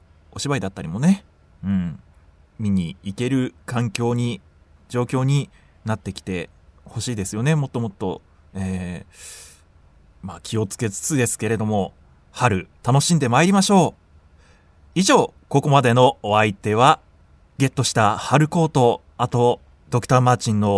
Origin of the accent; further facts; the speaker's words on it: Shiga, Japan; 盛り上げていきたいですよね、出身地地元滋賀をね